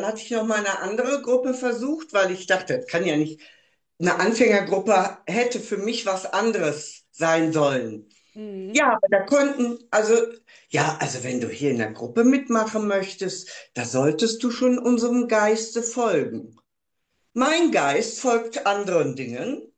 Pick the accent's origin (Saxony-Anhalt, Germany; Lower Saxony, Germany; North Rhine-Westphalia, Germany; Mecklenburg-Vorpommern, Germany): North Rhine-Westphalia, Germany; Bonn; ich komme aus Bonn, bin 60 Jahre alt